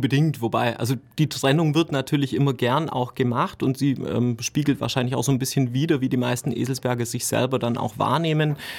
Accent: Baden-Württemberg, Germany; also born or lived in Neu-Ulm; Zugegebenermaßen bin ich permanent auf baden-württembergischer Gemarkung dann aufgewachsen. Zuerst in Grimmelfingen, dann in Göcklingen und jetzt wohne ich auch schon einige Jahre direkt in der Innenstadt.

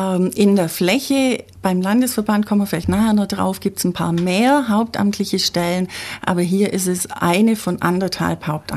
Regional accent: Ulm, Baden-Württemberg, Germany; moved away as an adult; ich bin 1967 geboren in Ulm, bin also ein Ulmer Spätzle, bin in Ulm zur Schule gegangen, habe in Ulm Abitur gemacht, bin nach dem Abitur dann nach Bayreuth gegangen, um Biologie zu studieren.

